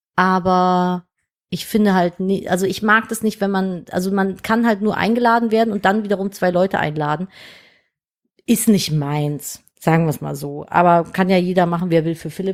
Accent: Cologne, North Rhine-Westphalia, Germany; Ich bin ja gebürtige Kölnerin. Ich bin ja in Köln-Nippes geboren und auch 30 Jahre dort aufgewachsen und unter die Gnade der kölschen Geburt gefallen. Und ich bin auch, ich kann auch Kölsch.

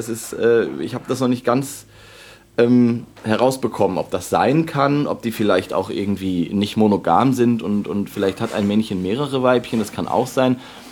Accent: Lower Saxony, Germany; Also ich komme ja auch eigentlich aus Niedersachsen, also aus dem Westen.

